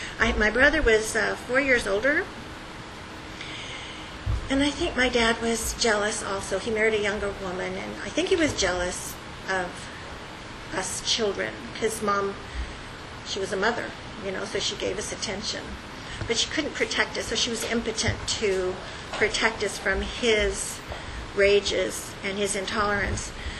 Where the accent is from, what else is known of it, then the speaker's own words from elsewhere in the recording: Los Angeles, California, United States; born there; So by the time I was born in Los Angeles